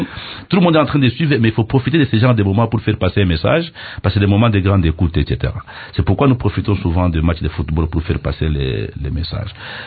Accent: DR Congo; Ça, c'est un avis personnel que je donne en tant que Congolais.

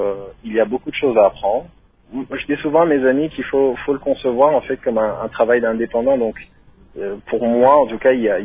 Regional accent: DR Congo; je vais pouvoir aller tourner au Congo en tant que Congolais

